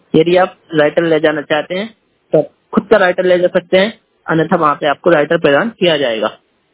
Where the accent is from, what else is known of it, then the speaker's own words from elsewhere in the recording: Chhatarpur, Madhya Pradesh, India; मैं छतरपुर मध्य प्रदेश से बिलोंग करता हूँ।